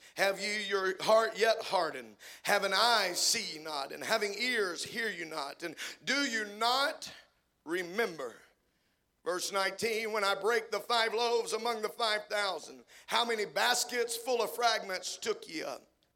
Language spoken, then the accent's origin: English; Deweyville, Texas, United States; I'm from Deweyville, Texas, a little 2A school.